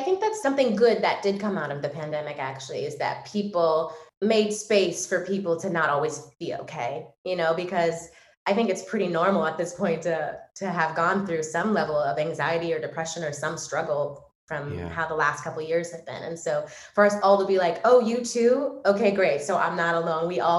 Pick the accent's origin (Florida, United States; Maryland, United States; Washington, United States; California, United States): California, United States; No, I 1000% grew up in a home learning about kindness.